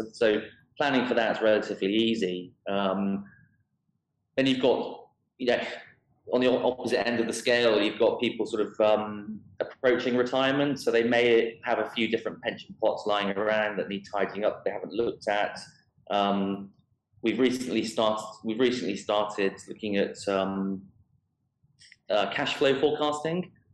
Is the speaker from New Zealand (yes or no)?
no; United Kingdom; because I am British, I tend to deal with British people